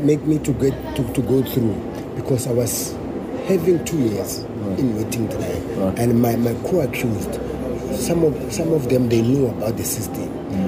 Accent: Pretoria, Gauteng, South Africa; I was at Tzaneen, because I was from Pretoria.

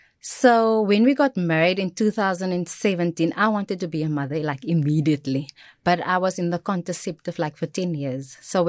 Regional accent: Stellenbosch, Western Cape, South Africa; We grew up in Stellenbosch. I grew up in Stellenbosch, but in the Ridge.

